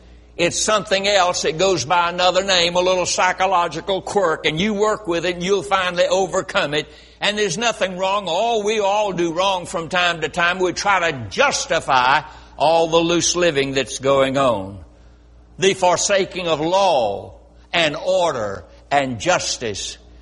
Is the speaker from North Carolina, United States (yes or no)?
yes; North Carolina, United States; I was raised in North Carolina, and we met at Mars Hill, North Carolina, in the college there.